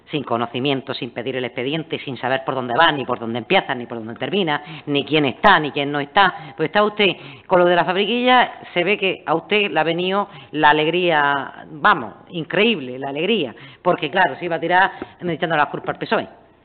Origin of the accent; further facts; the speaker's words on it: Níjar, Andalusia, Spain; porque soy de Níjar, no como algunos que vienen de Barcelona